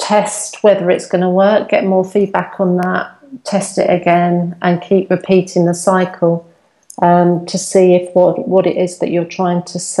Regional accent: England, United Kingdom; now in Spain; they will realise we're English and start speaking to us in English.

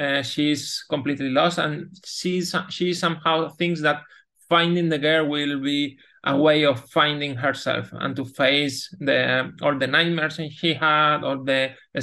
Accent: Malaga, Andalusia, Spain; English is a second language; the adaptation takes place in Malaga, is my hometown in Spain.

